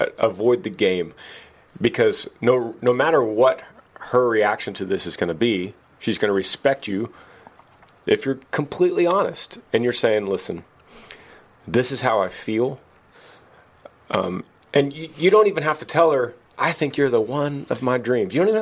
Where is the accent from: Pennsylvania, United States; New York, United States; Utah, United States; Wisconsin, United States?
Utah, United States; Hey, Granger … from Utah. I'm almost 16 years old.